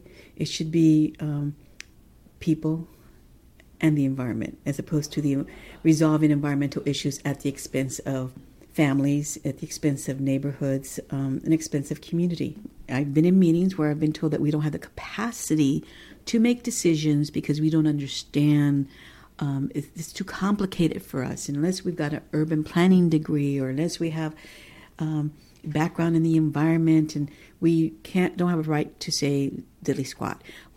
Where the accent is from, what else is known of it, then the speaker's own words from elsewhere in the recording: Los Angeles, California, United States; also born or lived in Mexico; born in Mexico in a ranch, and we grew up in a very traditional Mexican household, although we were born and raised in Los Angeles.